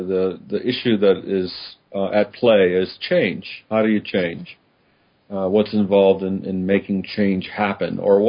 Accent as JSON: {"language": "English", "town": "Washington", "region": "District of Columbia", "country": "United States", "tie": "born or raised there", "said": "I grew up in the Washington, D.C. area."}